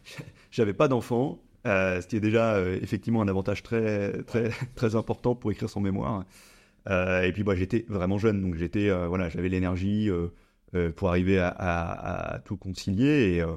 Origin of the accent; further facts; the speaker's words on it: Occitanie, France; now in Paris, France; moi je suis originaire des Cévennes, donc je suis monté faire mon DSCG en alternance à Paris.